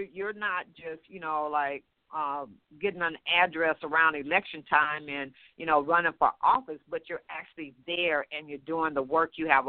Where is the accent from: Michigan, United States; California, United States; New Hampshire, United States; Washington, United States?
California, United States; Los Angeles; because I know now I was raised in Los Angeles.